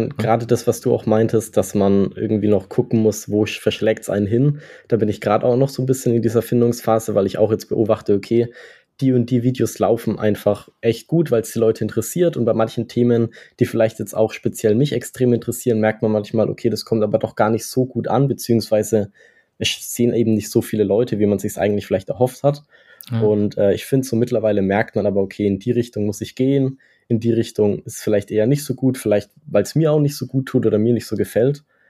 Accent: Herzogenaurach, Bavaria, Germany; now in Karlsruhe, Germany; Und ich komme aus der Ecke Karlsruhe, beziehungsweise aus Karlsruhe. Ich komme aber eigentlich aus Bayern, in der Nähe von Nürnberg, Herzogenaurach. Das ist so ein kleines Dorf, wo Adidas, Puma, Schaeffler, ich weiß nicht, ob das dir was sagt, herkommt.

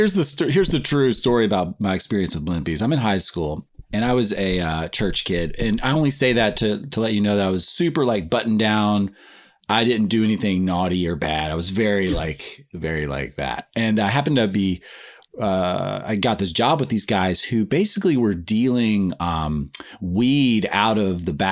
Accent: Tennessee, United States; I'm from Tennessee, folks.

